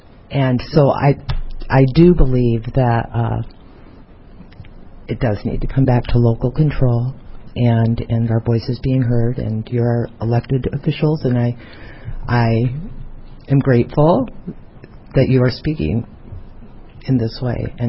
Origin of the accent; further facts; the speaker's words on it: Ames, Iowa, United States; I'm from Ames.